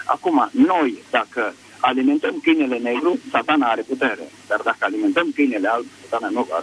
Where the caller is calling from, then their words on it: Bistrița, Bistrița-Năsăud, Romania; De la Bistrița